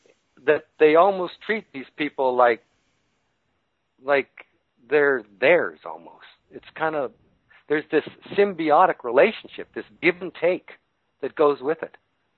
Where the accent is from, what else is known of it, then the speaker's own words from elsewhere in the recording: Saskatoon, Saskatchewan, Canada; born there; No, this was back in Canada, in Regina, in Saskatoon, where I was born.